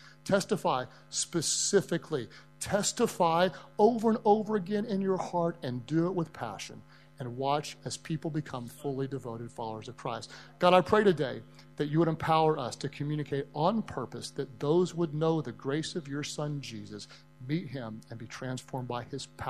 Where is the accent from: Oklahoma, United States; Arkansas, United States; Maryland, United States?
Oklahoma, United States; Oklahoma City; in my hometown, Kevin Durant was just left. Kevin Durant was the NBA most valuable player. And it was kind of odd. I live in a boring place. Nobody travels to Oklahoma City for vacation.